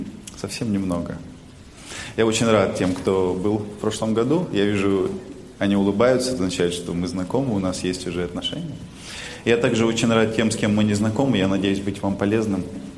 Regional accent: Barnaul, Altai Krai, Russia; Родился я и вырос в Барнауле, в Алтайском крае.

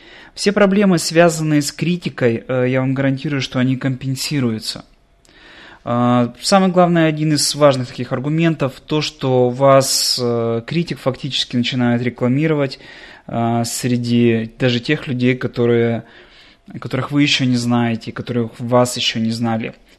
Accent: Ukraine; Я сам с Украины.

